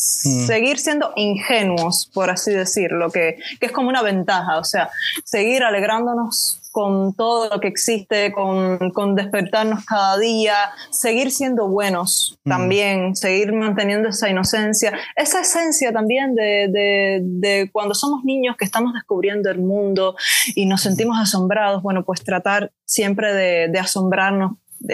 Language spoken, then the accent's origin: Spanish; Brazil; déjame inspirarme en Brasil, déjame inspirarme un poco en mi tierra.